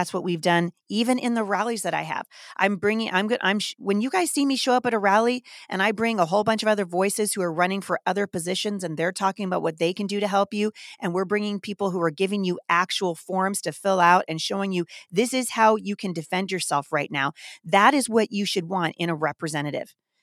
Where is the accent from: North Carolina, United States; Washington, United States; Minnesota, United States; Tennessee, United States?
Washington, United States; Battle Ground; We have a campaign headquarters now in Battleground, Washington, which is my hometown.